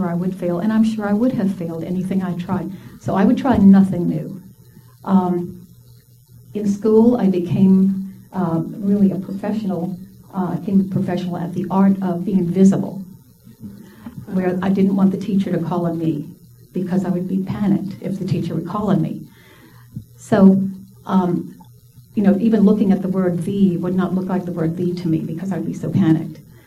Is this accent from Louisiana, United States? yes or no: yes; New Orleans, Louisiana, United States; Well, look, I'm from New Orleans, so the New Orleans saints, you know.